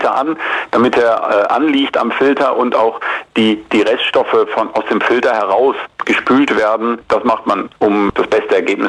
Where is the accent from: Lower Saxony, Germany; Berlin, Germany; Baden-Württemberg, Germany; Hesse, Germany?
Lower Saxony, Germany; Osnabrück; ich komme ja aus Osnabrück und bin VfL-Fan